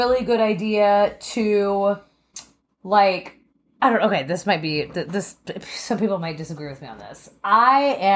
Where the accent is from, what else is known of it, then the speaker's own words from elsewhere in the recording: Texas, United States; Maybe this is just because I grew up in Texas